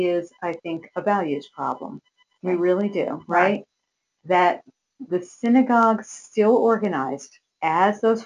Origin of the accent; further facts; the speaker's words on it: Sleepy Hollow, New York, United States; I grew up in Sleepy Hollow in Westchester.